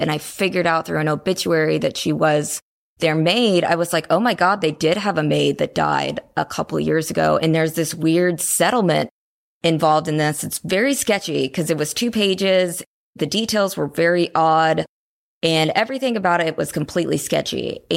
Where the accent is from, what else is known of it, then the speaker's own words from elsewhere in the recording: Kansas City, United States; I am not from the Lowcountry. I am from Kansas City. I don't have relatives here. I don't have family roots here.